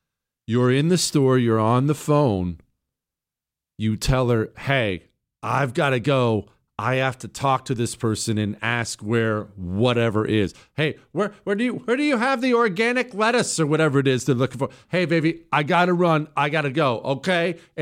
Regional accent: Iowa, United States; moved away as an adult; Bronco, I'm originally from Northwest Iowa. Lived there 23 years.

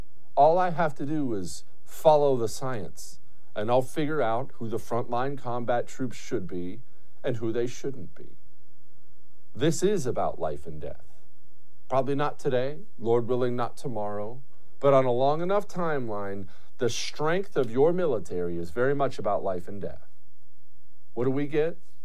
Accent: United States; Right now, you're an American. I'm an American, for my American viewers.

